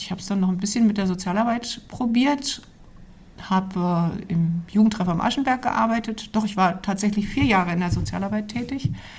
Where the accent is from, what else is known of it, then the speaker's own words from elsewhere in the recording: Goslar, Lower Saxony, Germany; born there; Vor vielen Jahren bin ich in Goslar geboren, genau.